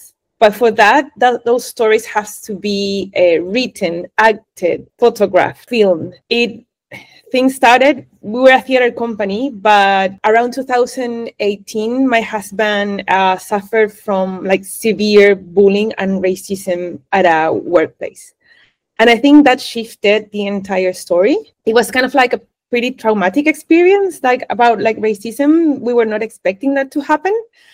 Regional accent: Chile; moved away as an adult; now in New Zealand; I'm originally from Chile. I immigrated first to New Zealand with my husband. We left Chile in 2011

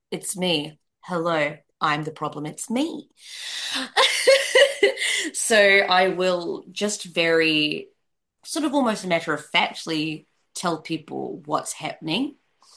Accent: New Zealand; I grew up in New Zealand on a New Zealand kids TV show.

